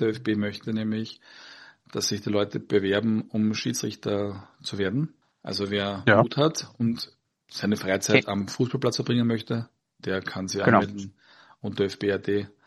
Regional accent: Austria; Das ist halt immer diese Dorfplatzstimmungen bei uns in Österreich, das gibt's in Deutschland alles nicht.

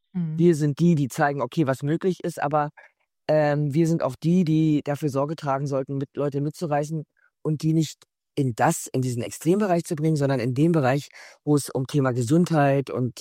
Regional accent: East Berlin, Berlin, Germany; Ich komme ja aus der DDR. Ich bin ja älter. Also aus Ost-Berlin komme ich. Und wir waren sehr, sehr arm.

